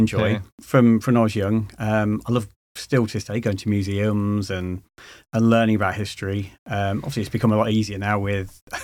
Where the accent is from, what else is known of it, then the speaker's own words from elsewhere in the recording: Leicester, East Midlands, United Kingdom; I'm actually from Leicester in the Midlands originally.